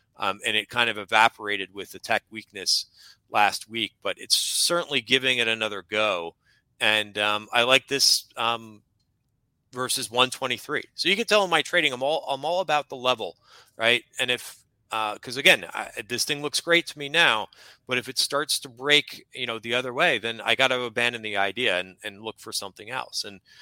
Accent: New Jersey, United States; New Jersey, and my office is in New York City.

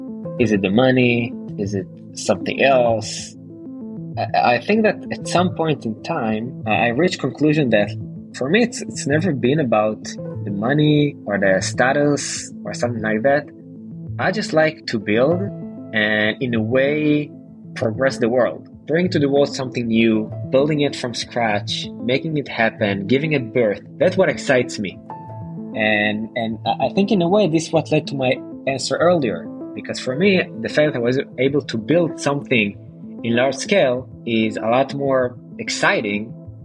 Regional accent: Israel; So I come from Israel.

